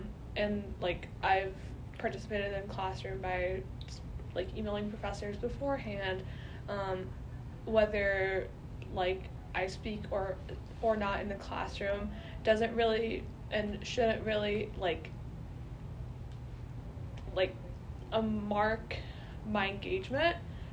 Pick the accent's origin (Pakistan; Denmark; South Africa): Pakistan; now in Alexandria, United States; I live in Alexandria, Virginia, but originally born and raised in Pakistan.